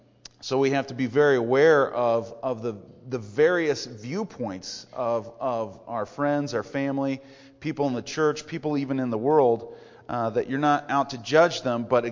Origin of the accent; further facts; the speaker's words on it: Denver, Colorado, United States; where I come from Denver.